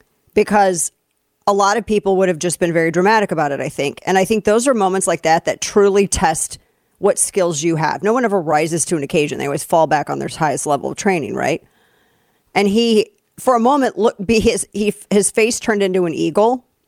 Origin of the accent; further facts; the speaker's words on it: United States; I'm an American, though. I don't put anything past any government, not just my government.